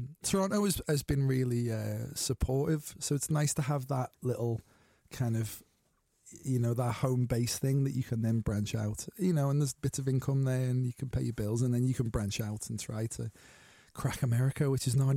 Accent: Liverpool, North West England, United Kingdom; accent: Scouse; in terms of being a Scouser

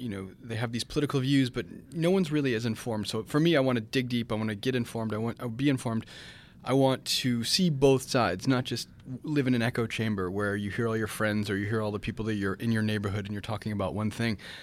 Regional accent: Dearborn, Michigan, United States; growing up in Detroit, Michigan, I actually grew up in Dearborn, which is right outside of Detroit.

